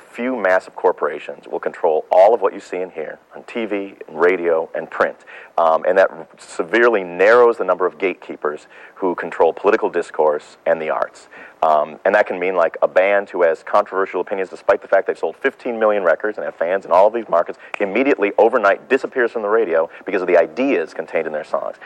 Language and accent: English; Libertyville, Illinois, United States; I grew up black in America. I grew up in, I integrated Libertyville, Illinois. I was the first person of color to live in Libertyville.